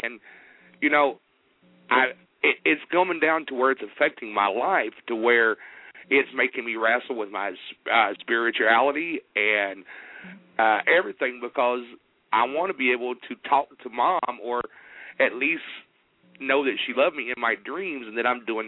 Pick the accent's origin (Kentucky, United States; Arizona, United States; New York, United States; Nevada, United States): Kentucky, United States; Hi, Ginny. I'm from Kentucky. I've talked to you before.